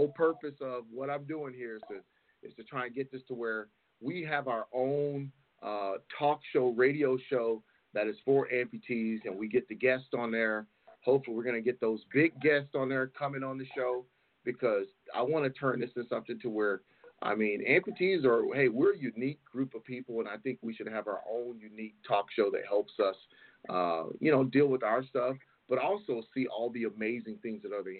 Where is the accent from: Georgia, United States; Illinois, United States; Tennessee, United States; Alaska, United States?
Tennessee, United States; Chattanooga; now in California, United States; Okay. You know, I'm from Chattanooga, Tennessee.